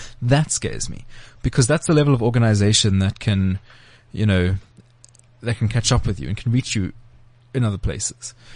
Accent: South Africa; where I might get detained by police or whatever, being South African, means I'm less of a threat than being English or being American.

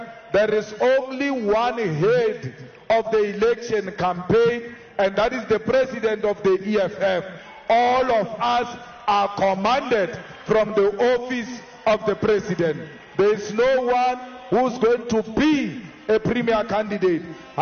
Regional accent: South Africa; We are from South Africa, we are from Africa, we are one thing.

